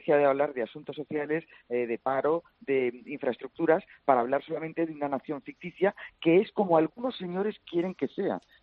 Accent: Catalonia, Spain; Los catalanes también somos ciudadanos españoles.

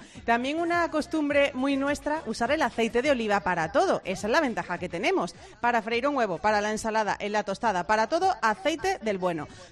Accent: Spain; lo escandalosos que somos los españoles.

